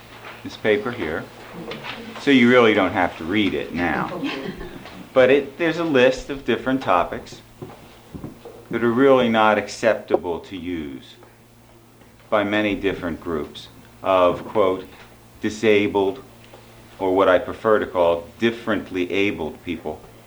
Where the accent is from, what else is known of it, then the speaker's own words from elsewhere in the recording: Pasadena, California, United States; I think that's my former school. Ooh, I grew up in Pasadena.